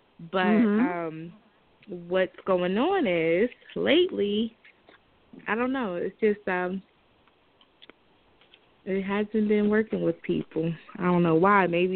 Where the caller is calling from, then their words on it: New Jersey, United States; I'm calling from New Jersey.